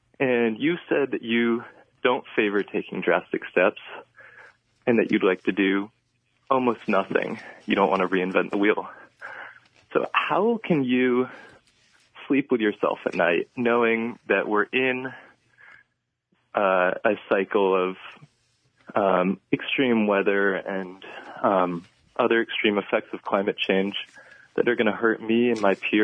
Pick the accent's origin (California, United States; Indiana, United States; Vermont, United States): Vermont, United States; Montpelier; I'm a young Vermonter. I'm from Montpelier, and I'm in school at Middlebury College.